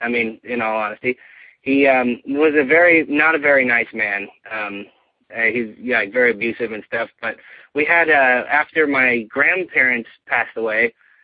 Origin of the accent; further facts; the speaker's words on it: California, United States; I am from California.